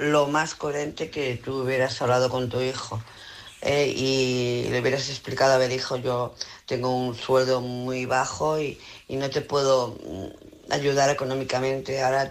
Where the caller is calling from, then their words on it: Barcelona, Catalonia, Spain; de Barcelona.